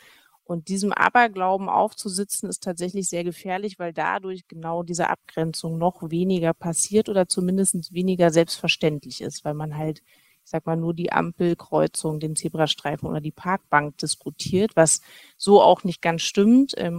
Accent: Berlin and Brandenburg, Germany; ich habe mich natürlich ein bisschen mehr auf Berlin und Brandenburg konzentriert, weil das sozusagen auch das ist, wo ich herkomme.

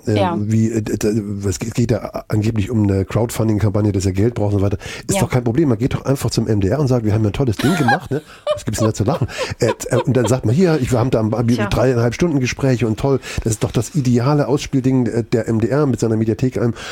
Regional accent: East Germany, Germany; Bibel, aber ich habe natürlich als Ossi Fibel verstanden, ne?

